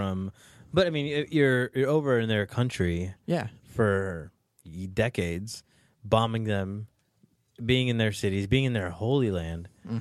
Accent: New York, United States; And I'm from New York, too. So, like, it really hit close to home.

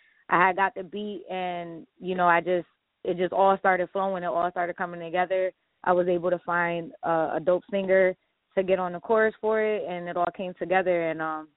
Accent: New Britain, Connecticut, United States; Yes, I'm from New Britain, Connecticut.

